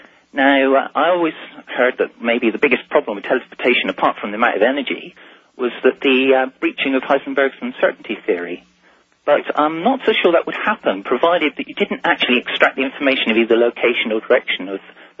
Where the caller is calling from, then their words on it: London, United Kingdom; I'm calling from London in the UK.